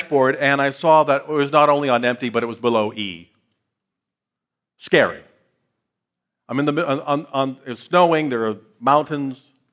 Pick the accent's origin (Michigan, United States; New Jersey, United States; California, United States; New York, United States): New York, United States; I'm from New York. What are you telling me?